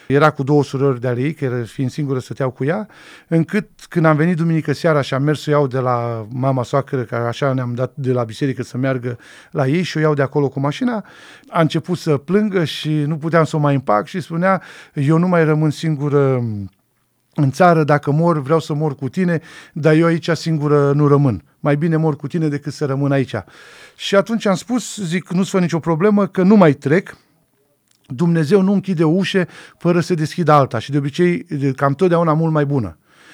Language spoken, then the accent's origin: Romanian; Drobeta-Turnu Severin, Mehedinți County, Romania; moved away as an adult; eu eram pregătit să trec Dunărea Not, pe la Turnul Severin, de unde sunt eu.